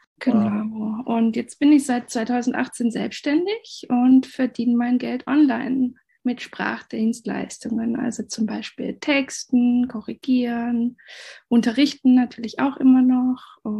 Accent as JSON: {"language": "German", "region": "Baden-Württemberg", "country": "Germany", "said": "ich komme aus dem Schwarzwald, bin Halbspanierin und sehe mich aber eigentlich eher so als Weltbürgerin."}